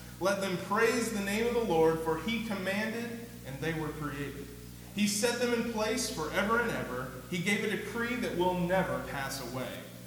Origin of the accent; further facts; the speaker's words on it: Georgia, United States; I grew up in Georgia, went to college in Alabama, and went to seminary back in Georgia.